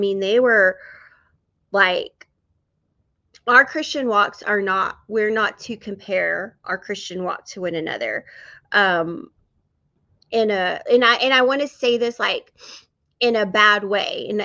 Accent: Texas, United States; but I born and raised in West Texas. Love it. I love being a Texas girl, so I'm thankful.

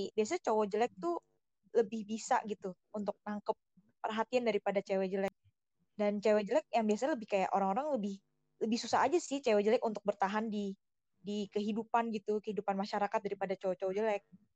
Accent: Jakarta, Indonesia; Oh enggak, aku orang Jakarta.

